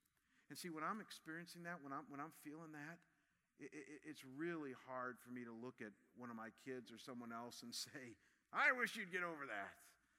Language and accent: English; Cleveland, Ohio, United States; And so, I come from Cleveland. They're not doing that in Cleveland. And I'm telling you, I love my home, but people weren't like that.